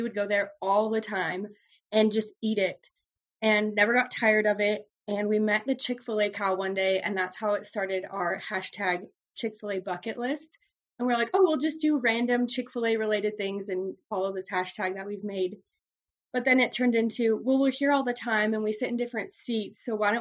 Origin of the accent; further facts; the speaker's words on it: California, United States; I've since I'm from Southern California, we always go to In-N-Out